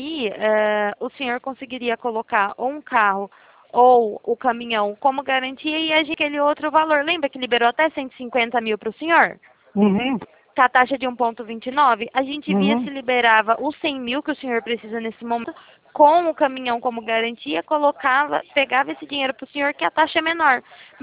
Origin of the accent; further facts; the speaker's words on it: Itatiba, São Paulo, Brazil; Eu sou de interior de São Paulo, Itatiba é o nome da cidade.